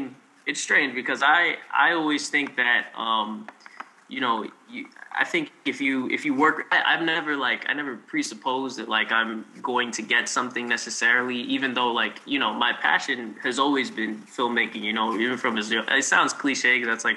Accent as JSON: {"language": "English", "town": "New York City", "region": "New York", "country": "United States", "tie": "born or raised there", "said": "But I am born and raised in New York City."}